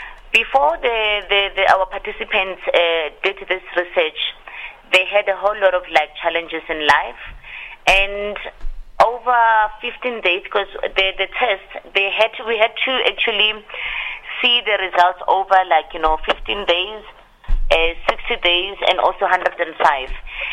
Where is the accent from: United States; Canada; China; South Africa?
South Africa; Ga-Rankuwa, North West; Okay, I come from a small town here in South Africa. It's called Garankuwa.